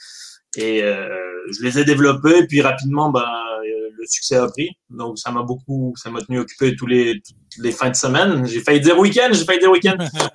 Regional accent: Quebec, Canada; je me sentais un peu mal en tant que Québécois de mettre un nom anglais. Je l'ai fait valider par mes plus proches amis au Québec avant.

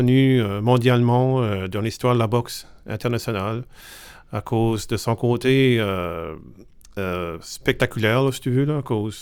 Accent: Richibucto, New Brunswick, Canada; born there; moi je suis né à Richibouctou

